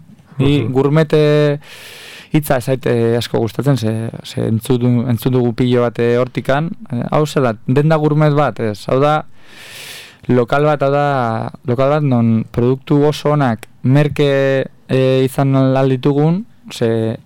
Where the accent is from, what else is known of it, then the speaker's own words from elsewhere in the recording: Bilbao, Basque Country, Spain; porque Bilbokoa gara eta somos un poco bilbainos